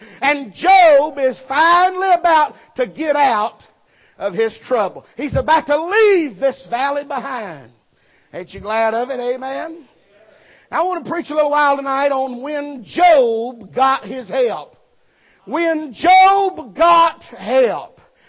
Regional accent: Alabama, United States; Now, I'm from Alabama. Whirlwinds makes me nervous.

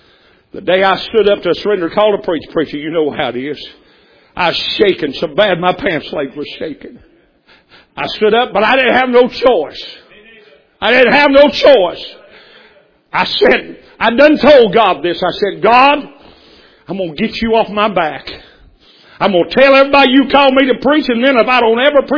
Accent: Tennessee, United States; now in Bowden, United States; How do you think I ended up in Bowden, Georgia? I didn't even know this place existed. I mean, I'm from East Tennessee.

